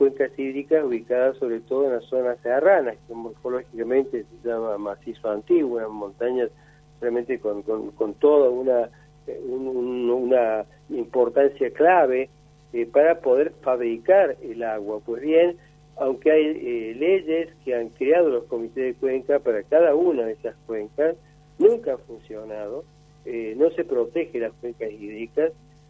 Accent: Córdoba, Argentina; para quienes somos de Córdoba, es hasta un poco enojoso ver cómo se vende una imagen que en realidad no existe.

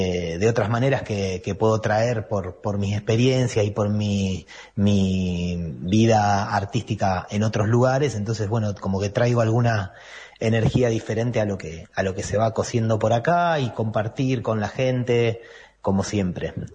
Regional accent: Rosario, Santa Fe, Argentina; moved away as an adult; also born or lived in Barcelona; now in Aluminé, Argentina; Vivo hace 6 años y medio. Yo soy oriundo de Rosario, Por los 2000 y pico me fui para Europa y viví ahí unos 18 años, así que, y después de eso me vine a vivir acá a Alumine, o sea, directo de vivir en Barcelona 18 años a vivir ahora en Alumine

